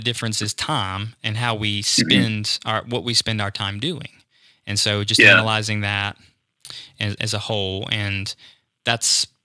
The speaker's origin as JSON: {"language": "English", "town": "Jackson", "region": "Mississippi", "country": "United States", "tie": "born or raised there", "said": "We're from, born and raised in the Jackson, Mississippi area. We grew up in a Southern Baptist context."}